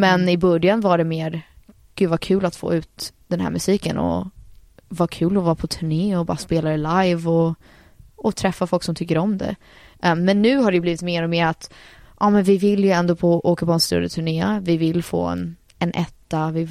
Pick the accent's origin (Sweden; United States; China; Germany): United States; För jag tror när jag växte upp och jättemycket i USA